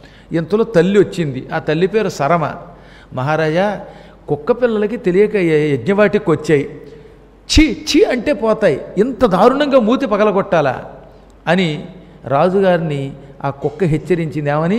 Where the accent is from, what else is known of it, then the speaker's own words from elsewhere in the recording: Tanuku, Andhra Pradesh, India; మాకు చిన్నప్పుడు తణుకులో ఉన్నప్పుడు బుల్లి బుల్లి పిల్లలుగా ఉన్నప్పుడు సెగ్గట్లో ఏవో కురుపులు వస్తే మా మేనత్తలు గోమూత్రం రాసి సూర్యుడి ఎండలో నిలబెట్టి